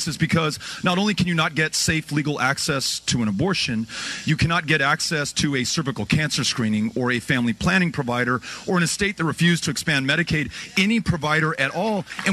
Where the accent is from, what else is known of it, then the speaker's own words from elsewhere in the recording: Texas, United States; In my home state of Texas